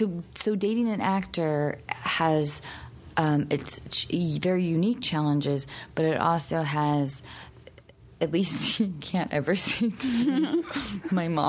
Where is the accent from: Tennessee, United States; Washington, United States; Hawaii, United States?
Washington, United States; Seattle; But I grew up in Seattle.